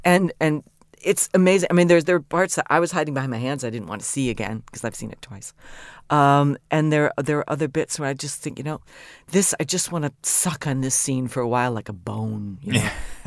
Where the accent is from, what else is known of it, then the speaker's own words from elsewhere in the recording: Big Rock, Illinois, United States; Big Rock, Illinois, 560.